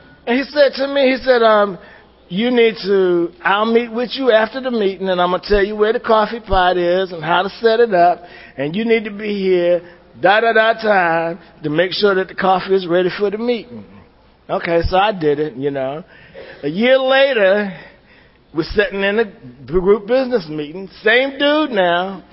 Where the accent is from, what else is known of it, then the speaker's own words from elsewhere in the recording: Washington, District of Columbia, United States; I was raised in Washington, D.C. I'm 59 years old.